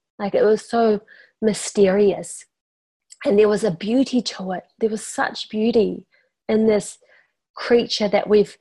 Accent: New Zealand; now in Australia; And I come from New Zealand and there's no snakes.

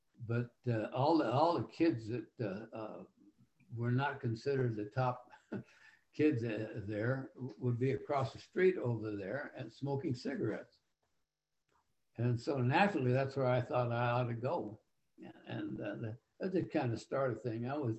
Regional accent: Cheyenne, Wyoming, United States; I was raised outside of Cheyenne, Wyoming, on what they called an experimental farm.

